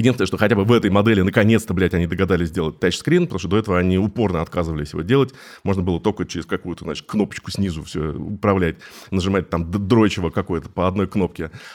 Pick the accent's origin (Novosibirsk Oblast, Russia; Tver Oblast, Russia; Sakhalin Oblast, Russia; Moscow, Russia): Moscow, Russia; я как москвич, как тот самый наглый, зажравшийся москвич, капризный